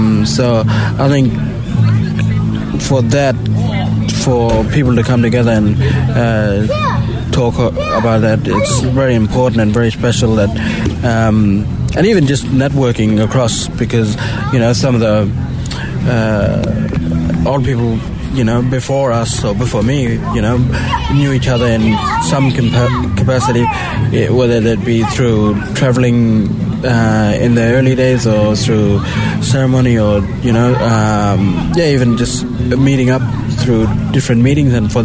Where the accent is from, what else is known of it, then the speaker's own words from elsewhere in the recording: Western Australia, Australia; my mob, I come from Western Australia in the East Pilbara region, and mob is Mardo.